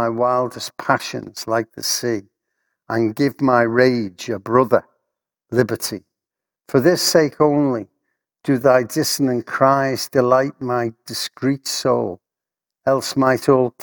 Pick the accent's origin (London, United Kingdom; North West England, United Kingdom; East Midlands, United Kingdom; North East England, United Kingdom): North West England, United Kingdom; Liverpool; I mentioned before I come from Liverpool and a lot of Irish connection